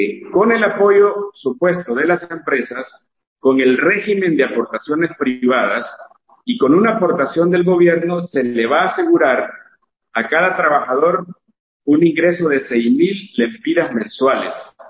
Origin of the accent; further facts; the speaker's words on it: Honduras; para los que somos de Honduras la conocemos